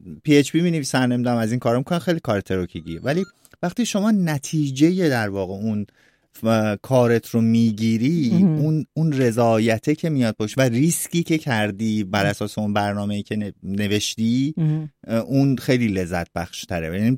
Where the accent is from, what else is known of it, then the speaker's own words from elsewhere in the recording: Iran; شهر بازی خودمون در ایران یا اینجور جاها، من از بچگیم علاقه نداشتم